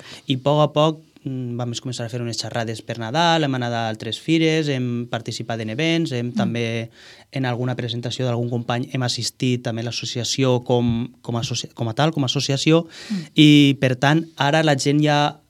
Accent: Vila-real, Valencian Community, Spain; perquè som de Vila-real

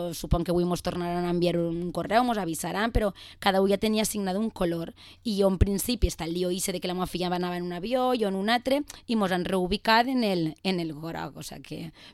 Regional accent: Vila-real, Valencian Community, Spain; Jo sempre dic de Villarreal.

